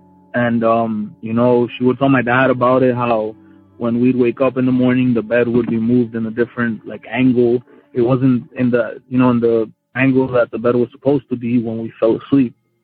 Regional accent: California, United States; I'm from California

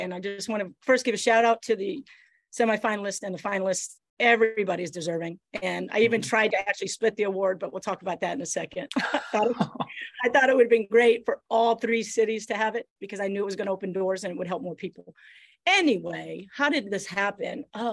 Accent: Canada; born there; I was born in Canada, so I got to use my card.

